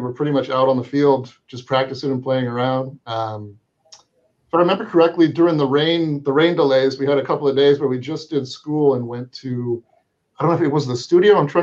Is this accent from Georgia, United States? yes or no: no; La Cañada, California, United States; I grew up in La Cañada, so we played in Crescenta Cañada.